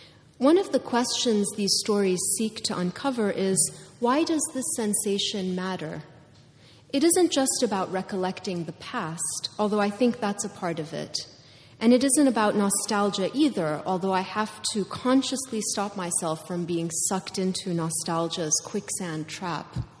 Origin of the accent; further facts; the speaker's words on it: Kuwait; first language English; So despite the fact that I grew up mainly in Kuwait, English was and remains my first language, indeed my mother tongue.